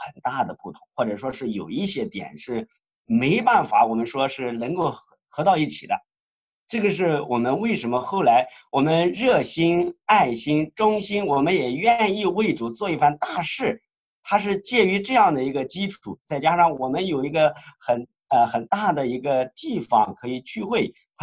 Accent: Hefei, Anhui, China; 我们呢是本土成长，我们就是本合肥的，我们就生在合肥，我们长在合肥

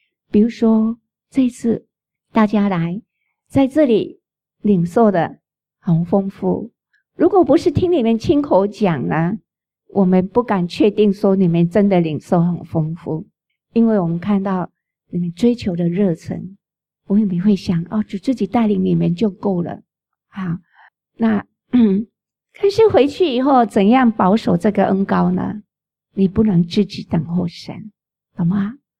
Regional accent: China; 我们中国人有一句话很传神哦，独乐乐不如与众乐乐

